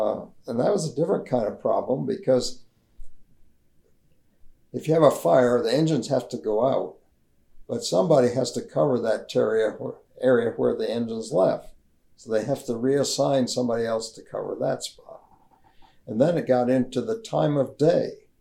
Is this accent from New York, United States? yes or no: yes; New York, United States; the other one worked for the museum in Cooperstown, New York. And my hometown was basically halfway between these two.